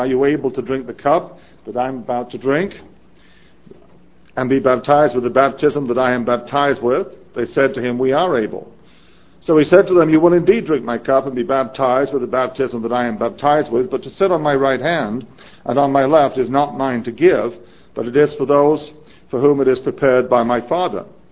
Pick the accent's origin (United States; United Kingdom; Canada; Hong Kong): United Kingdom; England; in my case, I grew up in England